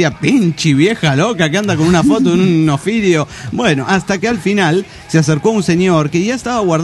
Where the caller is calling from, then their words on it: Querétaro, Mexico; de Querétaro, México.